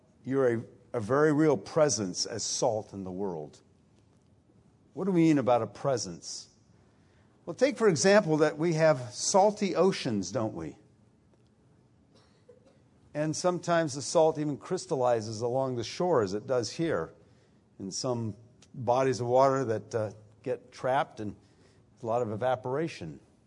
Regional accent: Italy; Now, this one is for me because I grew up in Italy and I love prosciutto.

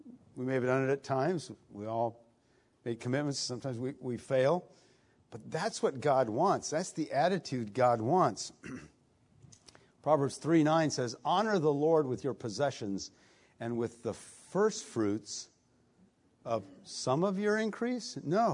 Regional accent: Italy; I grew up in Italy, This is very common throughout Italy, the vineyards of Italy.

